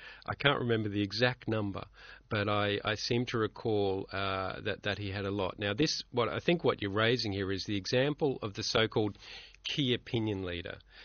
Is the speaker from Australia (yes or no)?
yes; Brisbane, Queensland, Australia; I had friends of mine. I grew up in Brisbane.